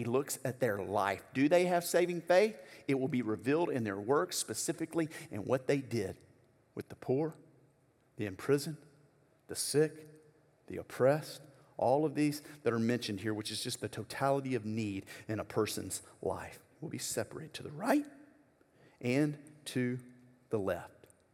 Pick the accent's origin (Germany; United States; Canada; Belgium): United States; Louisiana; I'm from Louisiana, went to school in Arkansas. My family's from Mississippi.